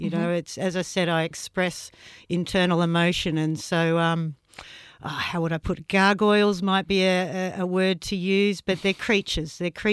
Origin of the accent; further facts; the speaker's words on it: New South Wales, Australia; It's my first exhibition in Sydney, mm-hmm. But no, I've shown in Melbourne and I'm from Northern Rivers, New South Wales